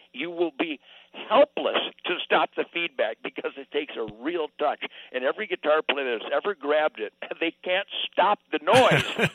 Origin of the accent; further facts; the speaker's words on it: Detroit, Michigan, United States; I born and raised in Detroit, and I had this killer band … that was already just storming, man, just phenomenal.